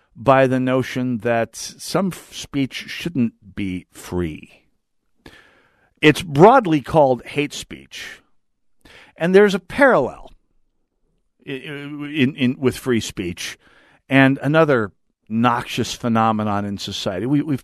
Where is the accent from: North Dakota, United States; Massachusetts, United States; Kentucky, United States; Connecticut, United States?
North Dakota, United States; even the Vikings fans I grew up amongst in North Dakota, which used to be even more psychotic than the ones in Minnesota